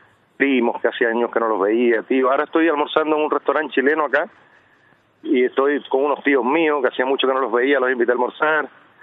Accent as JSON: {"language": "Spanish", "country": "Cuba", "accent": "Cuban", "said": "por una cosa también del idioma, me costaba mucho, porque hablaba mucho como cubano."}